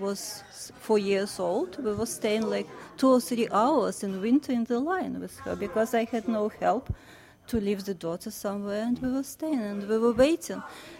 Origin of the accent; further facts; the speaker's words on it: Krasnodar Krai, Russia; English is a second language; now in New York City, United States; In 1960s, I grew up on the River Kubань. It's the south part of Russia, very close to the border with Armenia, Georgia, Chechnya. It's very agricultural area.